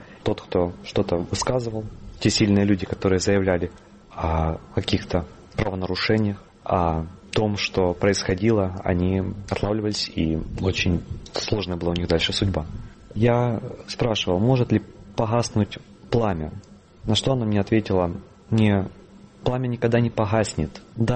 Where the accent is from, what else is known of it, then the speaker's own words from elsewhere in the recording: Luhansk, Luhansk Oblast, Ukraine; born there; Я родился в Луганске, и сначала Луганск был свободный, он был вольный.